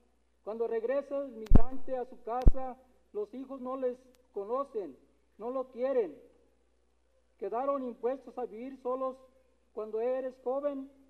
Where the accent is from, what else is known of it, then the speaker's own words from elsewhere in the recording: San Isidro, Jalisco, Mexico; Nosotros venimos de la comunidad de San Isidro, del municipio de San Gabriel, por allá donde el Llano en Llamas se refleja en un libro